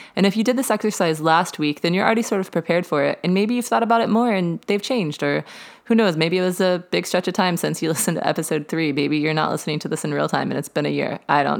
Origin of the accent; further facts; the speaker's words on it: the South, United States; accent: Southern; if you can hear my sweet Southern accent